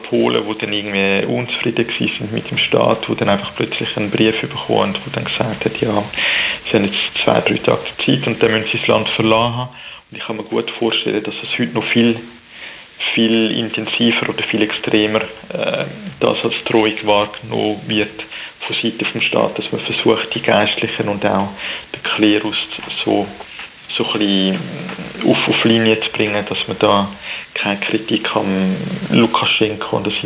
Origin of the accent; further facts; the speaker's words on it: Switzerland; wirklich nicht so wie bei uns in der Schweiz oder auch in anderen europäischen Ländern